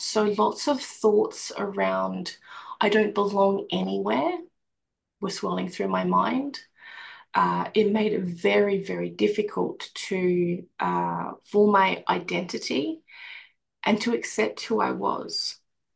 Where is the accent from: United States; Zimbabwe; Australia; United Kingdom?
Australia; But growing up in Australia as an identifying Aboriginal girl and woman, for me, it was very, very difficult.